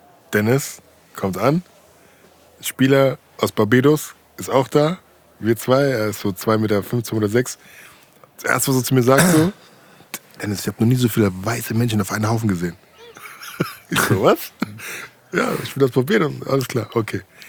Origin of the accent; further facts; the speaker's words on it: Frankfurt, Hesse, Germany; ich bin in Frankfurt aufgewachsen